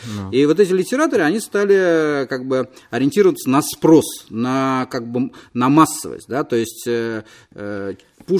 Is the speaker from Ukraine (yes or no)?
no; Saint Petersburg, Russia; вот мы, петербуржцы, мы живем, в общем, в мало приспособленных для жизни условиях